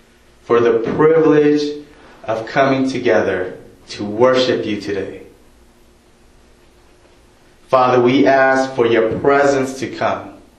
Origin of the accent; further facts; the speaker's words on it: Los Angeles, California, United States; Like I said, I grew up in Los Angeles, Granada Hills. Most of you don't know Granada Hills. It's right next to Northridge.